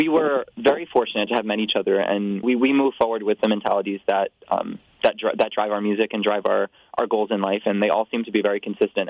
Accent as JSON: {"language": "English", "town": "Fishkill", "region": "New York", "country": "United States", "tie": "born or raised there", "said": "I grew up in Fishkill, New York. I went to college at Mount St. Mary College, and I went to high school at John Jay High School."}